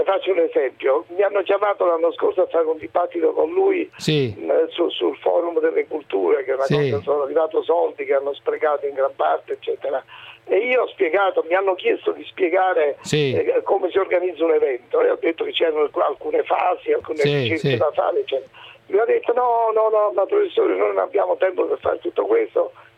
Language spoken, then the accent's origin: Italian; Naples, Campania, Italy; Siccome io sono napoletano